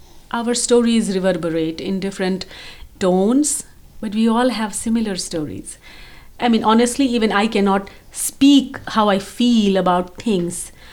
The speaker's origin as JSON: {"language": "English", "country": "India", "moved": "yes", "lives_now": "United States", "said": "So when I came to US, I was like, oh, I am Indian. Because all this while, being Indian was not a thing for me."}